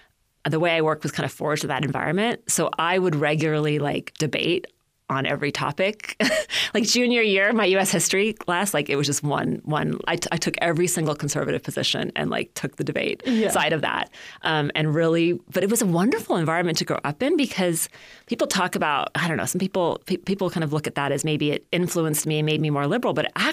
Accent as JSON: {"language": "English", "town": "Hayward", "region": "California", "country": "United States", "tie": "born or raised there", "said": "So I had family in Palo Alto and then I grew up in Hayward."}